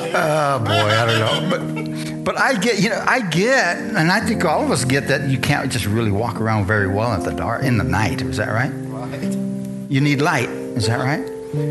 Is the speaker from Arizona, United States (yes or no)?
yes; Bisbee, Arizona, United States; I'm a nobody. Who am I? I'm nobody. I'm this Mexican from Bisbee, huh? Bisbee's not even a big town.